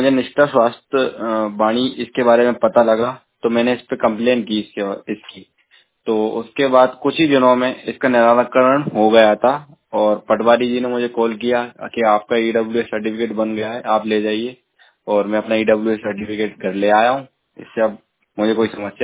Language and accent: Hindi; Guna, Madhya Pradesh, India; मैं बूढ़े वाला जी गुना का निवासी हूँ।